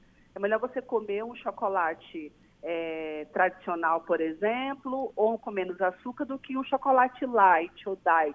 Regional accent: Manaus, Amazonas, Brazil; Nós somos manauara, né?

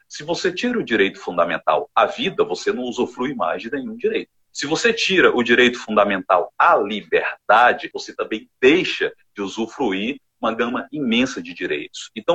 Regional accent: Tarauacá, Acre, Brazil; Não sou de Rio Branco, sou de uma cidade mais desenvolvida, melhor do que Rio Branco, que é Tarauacá.

